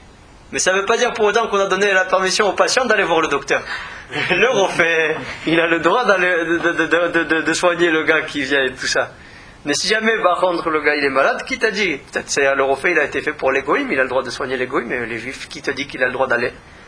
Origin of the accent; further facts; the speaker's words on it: Meknes, Fès-Meknès, Morocco; born there; Moi, je suis né à Meknes, je ne suis pas resté longtemps, mais ça m'a marqué.